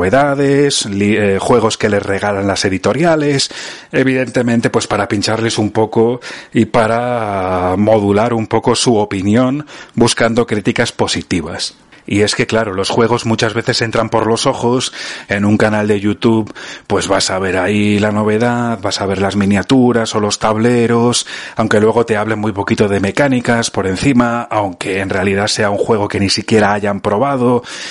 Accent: Burgos, Castile and León, Spain; now in Italy; yo soy español de Burgos y vivo en Italia, ¿eh? No soy ni de la pérfida Albión, ni soy un yankee, ni nada por el estilo. Ni canadiense, ni australiano, ni nada.

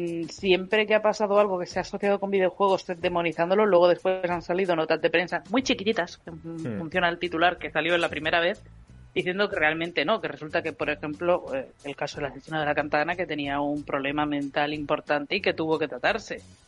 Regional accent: Region of Murcia, Spain; yo soy murciana

